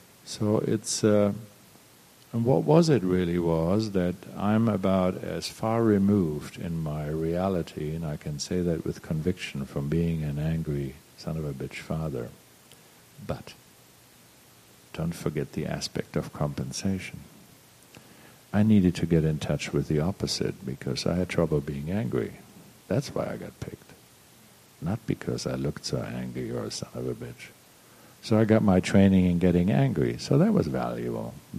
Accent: Germany; She didn't know I was German. I was born in Germany.

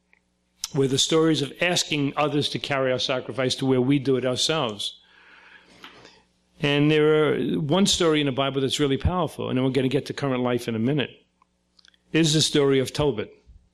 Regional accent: Brooklyn, New York, United States; I grew up in a way, I grew up in Brooklyn, like I said, a big Italian family

